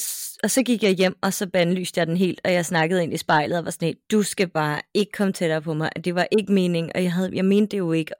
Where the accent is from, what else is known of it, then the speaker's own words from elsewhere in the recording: Copenhagen, Capital Region of Denmark, Denmark; og så flyttede vi ud på Amager, og jeg havde det hårdt i skole